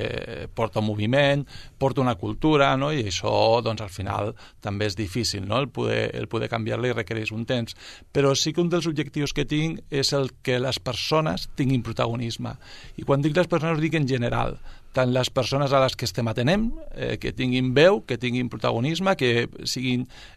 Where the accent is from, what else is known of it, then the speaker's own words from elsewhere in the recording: Sabadell, Catalonia, Spain; jo soc del barri de Can Déu, els meus pares encara viuen allà